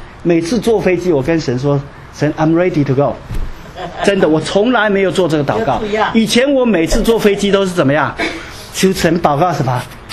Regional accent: China; 我们今天能活在作为中国人，可以说是我们最幸福的一代

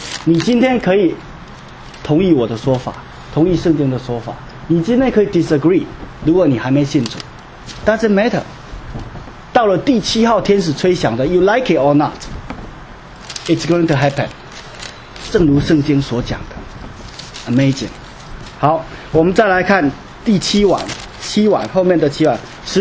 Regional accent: China; 以前我们怎么形容我们中国人民是吧，灾难深重的什么中华民族，中国人民。你看中国的历史哈，真的是我们没有多少年的太平。

